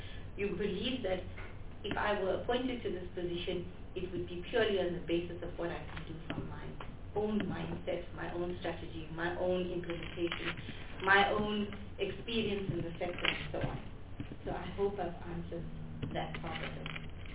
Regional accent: South Africa; and to ensure that we're proud as a South African of what we've produced.

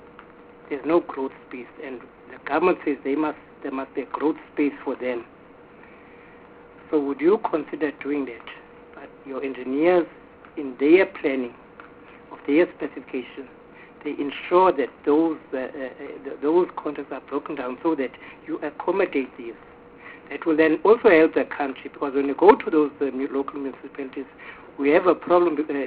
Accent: Eastern Cape, South Africa; But where my problem is, for instance, I'm from the Eastern Cape.

